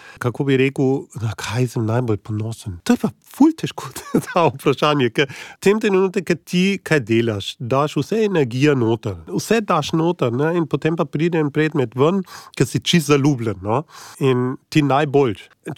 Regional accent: Munich, Bavaria, Germany; also born or lived in Ljubljana; now in Slovenia; Živim na Gorenjskem, v bistvu sem mestni otrok, sem iz Minčna in ta mesto je bil mene definitivno prevelik. Potem pa sem se preselil v Sloveniji in sem živel najprej v Ljubljani

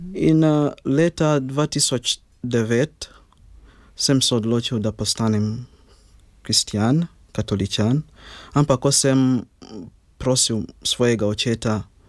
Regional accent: Kampala, Uganda; Slovenian is a second language; now in Slovenia; da prihajam iz Ugande in moja družina živi v glavnem mestu, ki je Kampala. Ja, lahko rečem, da sem bil rojen v muslimanski družini.

